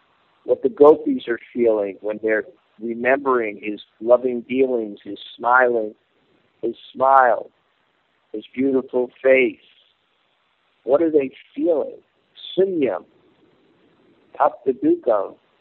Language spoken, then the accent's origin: English; Brooklyn, New York, United States; Reminds me when I grew up in Brooklyn